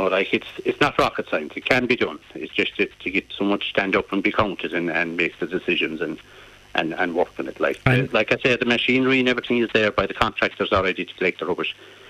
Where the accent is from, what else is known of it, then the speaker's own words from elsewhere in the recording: Lyrecompane, Munster, Ireland; now in Ballymac, Ireland; I'm living in the countryside here in Ballymac, like, and I'm originally from Lyrecompaghan